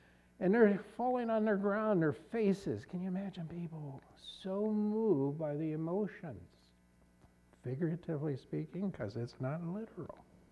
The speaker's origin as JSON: {"language": "English", "town": "Pittsburgh", "region": "Pennsylvania", "country": "United States", "tie": "born or raised there", "said": "You know, I grew up in Pittsburgh, not really seeing a real black African-American, because my grade school was all white"}